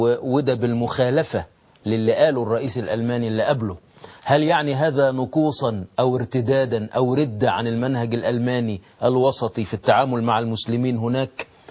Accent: Egypt

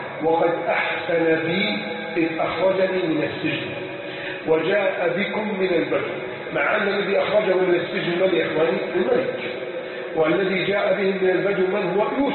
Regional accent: Egypt; اللهم انا نسالك ان تحفظ بلدنا مصر

